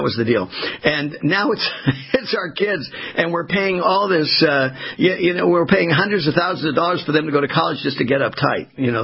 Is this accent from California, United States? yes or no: yes; Port Hueneme, California, United States; I grew up on the coast in Port Hueneme, California, small little community in Ventura County